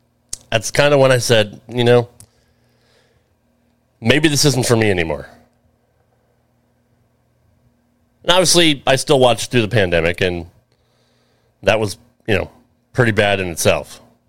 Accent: New England, United States; the reason why I dislike AEW so much isn't because of my heritage growing up in New England, being a lifelong WWE fan.

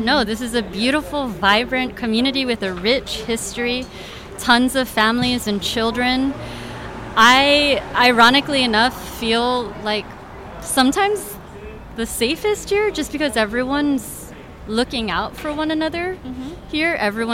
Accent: Honolulu, Hawaii, United States; now in San Francisco, United States; I grew up in Hawaii.

